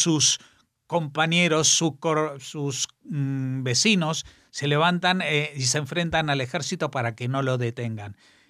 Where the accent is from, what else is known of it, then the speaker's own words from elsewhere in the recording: Spain; Nosotros como españoles, como gente que pagamos impuestos